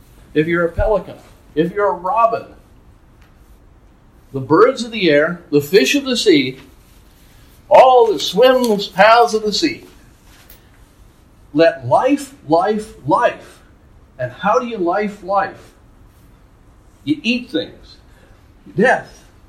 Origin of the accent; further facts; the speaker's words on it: United States; now in Canada; It's hard to be an American, and now we are Canadian citizens, but it's hard to have grown up in this land and stand on the other side. I'm an alien. I'm an alien in this country in some ways, but I'm a citizen here. I'm an immigrant there.